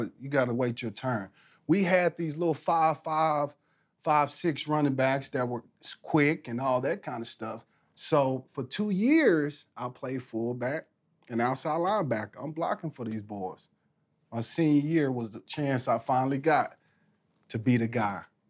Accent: Texas, United States; You know, I grew up in Texas. I was a huge, obviously, Cowboy fan.

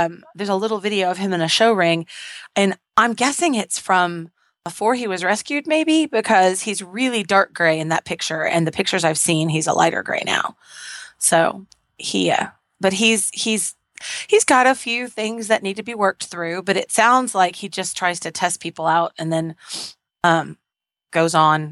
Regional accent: Bluffdale, Texas, United States; from Bluffdale, Texas.

